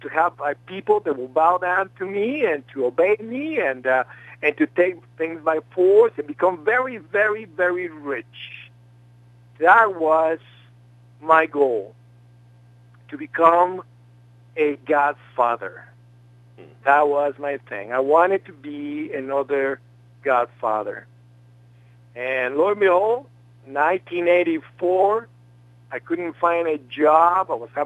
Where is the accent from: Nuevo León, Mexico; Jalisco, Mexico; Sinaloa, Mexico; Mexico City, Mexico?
Mexico City, Mexico; moved away; I've never seen snow growing up in Mexico City. And, you know, Mexico City is warm all the time. It's never snowing.